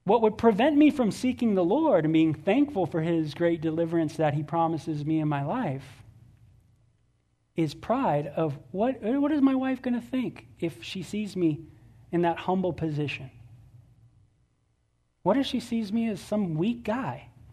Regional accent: California, United States; Bo's background and growing up in the Valley of San Fernando and stuff like

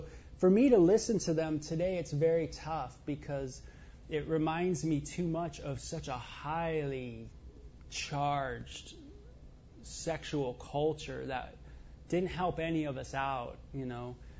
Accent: Los Angeles, California, United States; growing up in the Hollywood area, you grow up in this big subculture of music.

